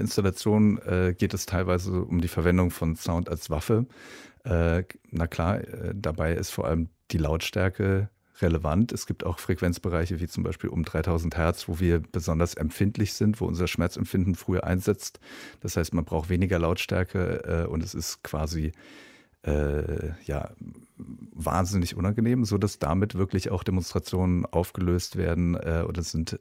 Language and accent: German; Mainz, Rhineland-Palatinate, Germany; 81, im Westen aufgewachsen, in der Nähe von Frankfurt am Main, also in Mainz, wo wir extrem viel amerikanische Militärpräsenz hatten.